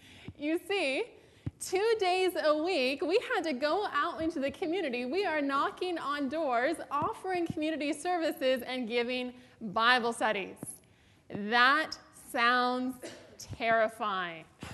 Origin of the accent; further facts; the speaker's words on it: Sacramento, California, United States; I was born and raised in the Sacramento area